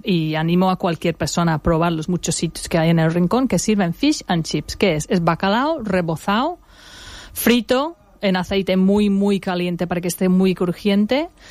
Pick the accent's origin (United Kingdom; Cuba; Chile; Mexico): United Kingdom; West Midlands; Spanish is a second language; pero en mi pueblo, y mi pueblo es grande, se llama Stowley Hall, está al sur de Birmingham, y yo no conozco ninguna pescadería.